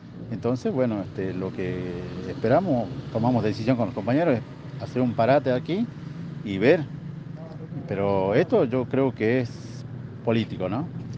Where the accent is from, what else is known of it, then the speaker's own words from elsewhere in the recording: Monterrico, Jujuy, Argentina; somos 300 que somos de Monterrico.